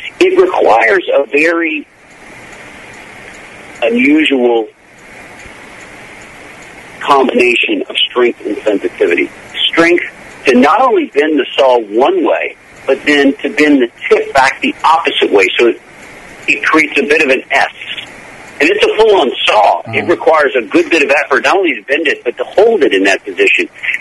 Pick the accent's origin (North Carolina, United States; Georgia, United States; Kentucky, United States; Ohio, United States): Kentucky, United States; I grew up in Kentucky, so being paid to ride a horse is a dream job for me.